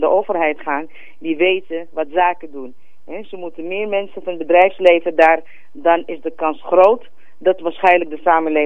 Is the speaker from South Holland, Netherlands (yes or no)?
no; Amsterdam, North Holland, Netherlands; Ik ben gewoon een Amsterdammer met een hart en nier.